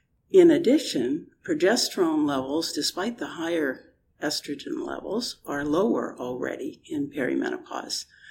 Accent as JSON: {"language": "English", "country": "Canada", "said": "I'm Canadian and not British."}